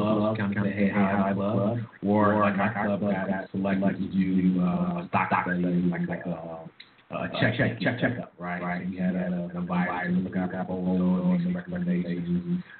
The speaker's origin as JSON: {"language": "English", "town": "Miami", "region": "Florida", "country": "United States", "said": "I'm not even from Orlando. I'm from Miami, right?"}